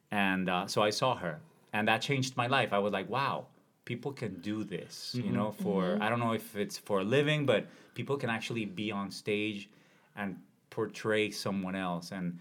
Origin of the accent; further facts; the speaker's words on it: Monterrey, Nuevo León, Mexico; in my hometown of Monterrey, Mexico.